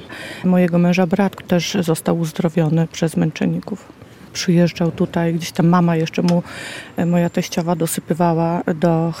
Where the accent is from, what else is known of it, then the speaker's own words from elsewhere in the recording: Biała Podlaska, Lublin Voivodeship, Poland; bo w ogóle nie pochodzę stąd, tak? Pochodzę z Białej Podlaskiej